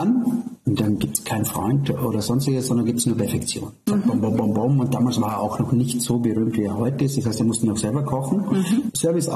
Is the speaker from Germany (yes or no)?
no; Styria, Austria; ich bin aus der Steiermark, gerade gelernt